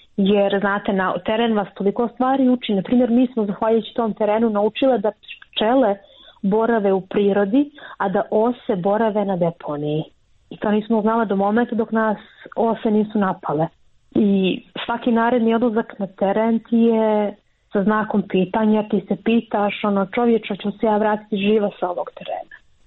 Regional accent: Montenegro; Jer to je takva praksa kod nas u Crnoj Gori.

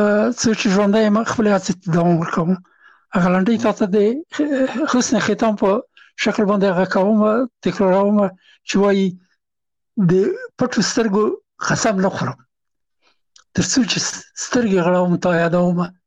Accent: Afghanistan; now in France

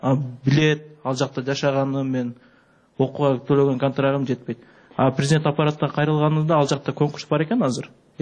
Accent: Jalal-Abad Region, Kyrgyzstan; Региондон келгем, Жалабаттан.

